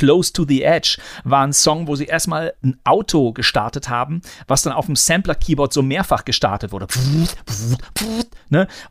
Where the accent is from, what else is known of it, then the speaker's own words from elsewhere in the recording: Bonn, North Rhine-Westphalia, Germany; Ich war zwar nicht im Freibad, sondern irgendwie in meiner Heimatstadt Bonn und bin da mit irgendeinem rumpeligen Rad durch die Gegend gefahren